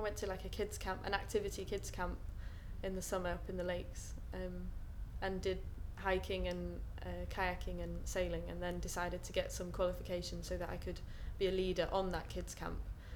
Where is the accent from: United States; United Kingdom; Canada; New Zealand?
United Kingdom; Yorkshire and the Humber; My mum's from Perth up in Scotland, and I'm very proud of my Scottish heritage, even though I was brought up in Yorkshire. My mum's a proud Scot, and we go up there in the summers